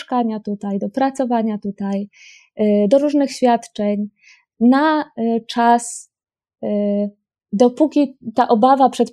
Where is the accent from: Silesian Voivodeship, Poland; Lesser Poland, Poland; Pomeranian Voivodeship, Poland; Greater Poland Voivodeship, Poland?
Lesser Poland, Poland; Kraków; Ja jestem z Krakowa, więc to jest najczęściej w porcie lotniczym na Balicach.